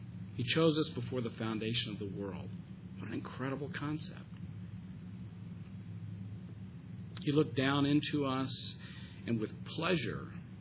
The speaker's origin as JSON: {"language": "English", "region": "Texas", "country": "United States", "tie": "born or raised there", "said": "And growing up in Texas, that really limited your options, you know. But I grew up in that kind of a religious system that had a lot of rules about it."}